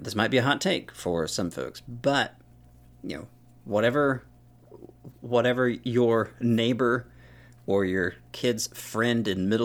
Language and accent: English; the South, United States; Maybe it's because I'm from the South.